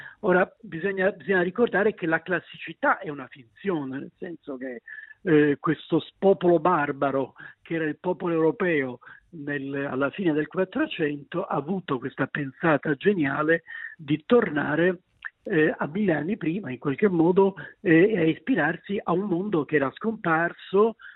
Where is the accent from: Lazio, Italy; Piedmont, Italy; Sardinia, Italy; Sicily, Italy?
Sicily, Italy; Io sono siciliano